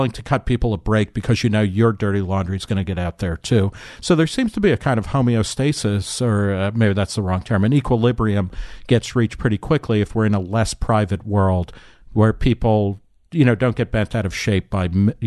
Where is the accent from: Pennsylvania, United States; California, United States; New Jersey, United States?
New Jersey, United States; also born or lived in Brooklyn; I was born in Brooklyn and grew up in New Jersey